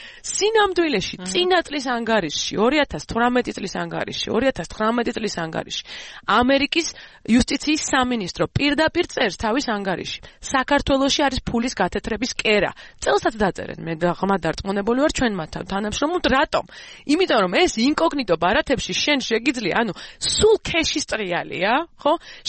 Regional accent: Guria, Georgia; მე გურული ვარ მე თვითონ.

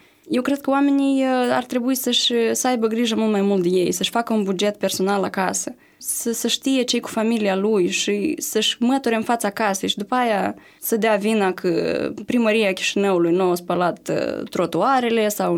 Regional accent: Moldova; noi avem încă o problemă, ca moldoveni, ca țară, ca o comunitate.

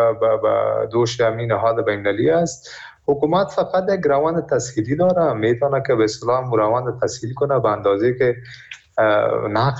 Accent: Afghanistan; به عنوان یک افغانی که در داخل افغانستان زندگی میکنم

